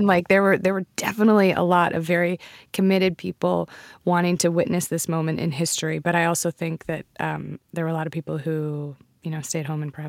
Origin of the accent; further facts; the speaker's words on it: United States; And again, I'm an American here watching this. And so I feel like I'm bringing my American emotive self to all of it